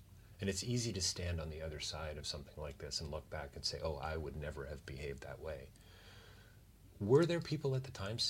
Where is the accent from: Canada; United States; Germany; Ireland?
Canada; collectively as a Canadian. What does that mean to us as Canada and as Canadians